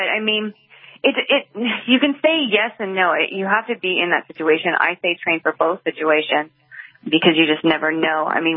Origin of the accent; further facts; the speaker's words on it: California, United States; Ventura County, I'm from Ventura County